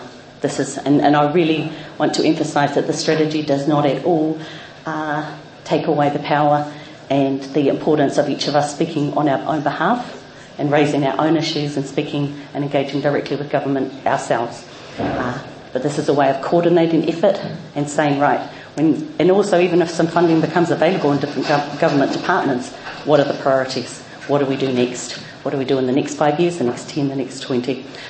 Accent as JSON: {"language": "English", "region": "Gisborne", "country": "New Zealand", "lives_now": "Wellington, New Zealand", "said": "He mokopuna au o te taira awhiti. So I hail from Gisborne, but 20 years in Wellington."}